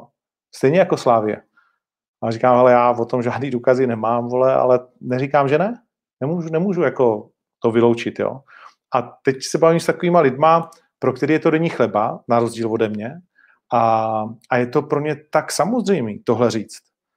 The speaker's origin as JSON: {"language": "Czech", "region": "Moravia", "country": "Czechia", "said": "I když jako Moravák to Brnu nepřeju"}